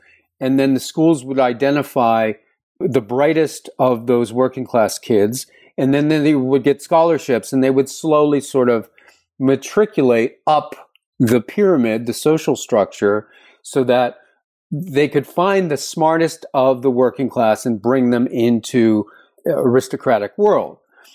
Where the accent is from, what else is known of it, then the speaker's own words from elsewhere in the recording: Pittsburgh, Pennsylvania, United States; So people in the working classes, I grew up in Pittsburgh